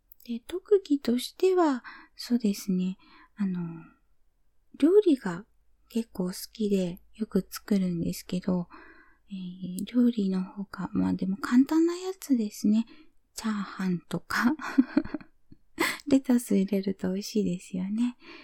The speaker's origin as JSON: {"language": "Japanese", "region": "Fukuoka", "country": "Japan", "said": "出身地は福岡で、バリバリの博多っ子でございます。"}